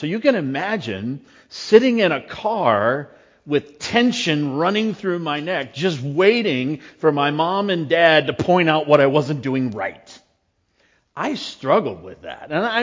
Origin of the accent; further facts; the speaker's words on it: United States; for us, at least, growing up in the States, getting your driver's license is like that first, well, one of the huge, you know, marks of independence